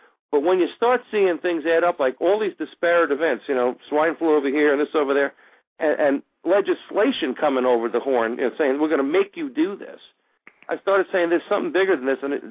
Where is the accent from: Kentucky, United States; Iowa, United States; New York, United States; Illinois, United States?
New York, United States; Now, I always knew about Rockefeller, being a New Yorker